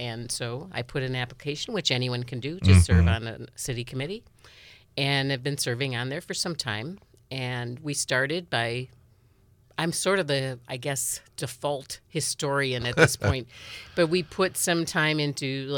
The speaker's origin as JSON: {"language": "English", "region": "Wisconsin", "country": "United States", "tie": "born or raised there", "said": "I grew up right here in Marathon County and out in the country. I was a country gal who just would rather play outside than do anything inside the house."}